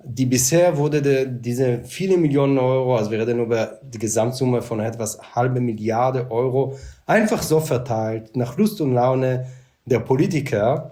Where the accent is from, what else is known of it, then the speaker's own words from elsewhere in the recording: Israel; German is a second language; now in Germany; nach meinem Akzent, dass ich nicht in Deutschland zur Schule gegangen bin. Das stimmt, ich bin in Israel zur Schule gegangen, bin erst so viel später dann nach Deutschland gekommen, etwa vor 20 Jahren.